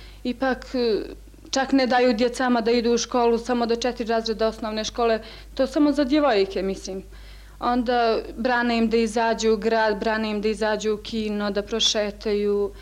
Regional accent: Plav, Montenegro; rodom sam iz Plava

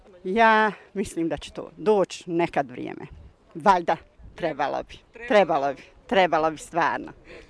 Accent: Tuzla, Federation of Bosnia and Herzegovina, Bosnia & Herzegovina; mi smo iz Tuzle

